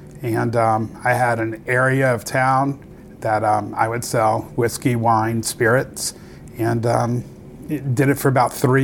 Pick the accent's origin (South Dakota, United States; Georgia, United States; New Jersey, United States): Georgia, United States; Atlanta; I grew up about 7 miles down the road from here.